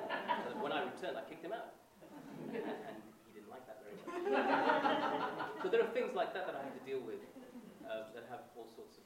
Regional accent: United Kingdom; growing up in Britain in the 70s and the 80s, and what it's like to go through that process of being an Asian immigrant, second generation

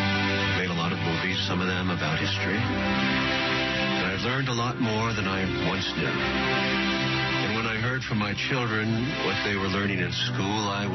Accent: New York City, New York, United States; When I was a young boy growing up in New York City, I thought I received a good education.

